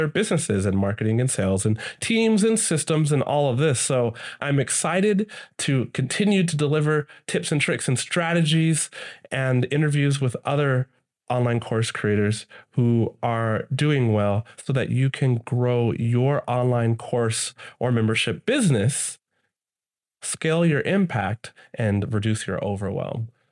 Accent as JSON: {"language": "English", "country": "United States", "said": "I'm from the States, so I say the States a lot"}